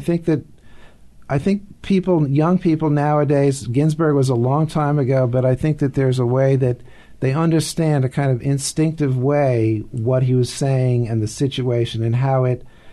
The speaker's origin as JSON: {"language": "English", "town": "Long Island", "region": "New York", "country": "United States", "tie": "born or raised there", "said": "I grew up on Long Island. I was a teenage beatnik."}